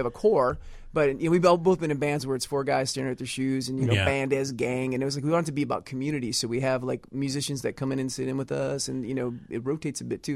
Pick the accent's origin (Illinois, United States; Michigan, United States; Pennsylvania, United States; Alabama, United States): Michigan, United States; Detroit; I am from Detroit, yes.